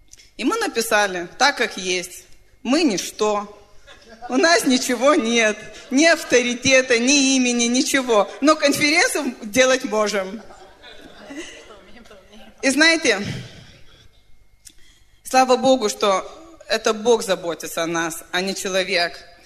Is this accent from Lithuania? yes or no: yes; Lithuania; Russian is a second language; Здравствуйте, дорогие. Мы из Литвы.